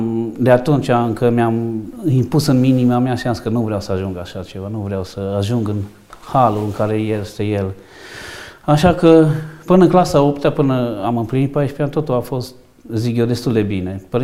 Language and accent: Romanian; Mediaș, Sibiu County, Romania; born there; M-am născut în Mediaș, nu într-o familie tocmai model